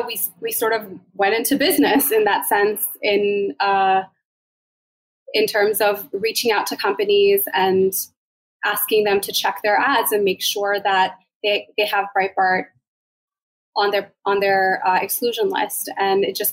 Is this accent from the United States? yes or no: yes; Maryland, United States; We're both originally from Maryland.